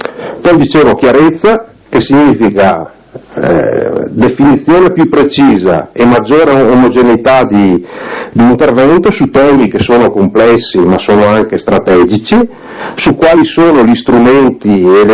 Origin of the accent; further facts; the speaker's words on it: Veneto, Italy; io vengo dal Veneto